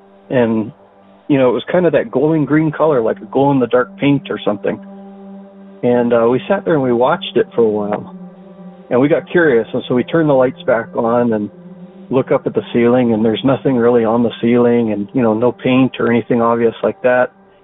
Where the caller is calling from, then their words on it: Hawaii, United States; I'm calling from the Big Island of Hawaii.